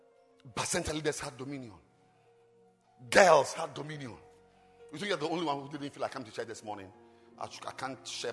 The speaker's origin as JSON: {"language": "English", "country": "Ghana", "said": "It's the same laws we have in Ghana. Because we are a British colony. It's the same law. The laws in Ghana are the same laws."}